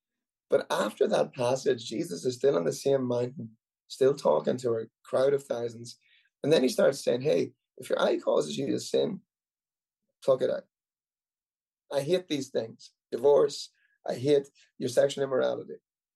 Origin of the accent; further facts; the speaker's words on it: Ireland; You have to remember, I'm an Irishman, I'm rowdy